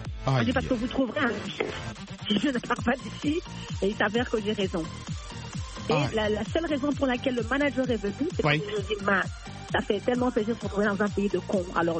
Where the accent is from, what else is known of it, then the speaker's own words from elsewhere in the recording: DR Congo; Je suis congolaise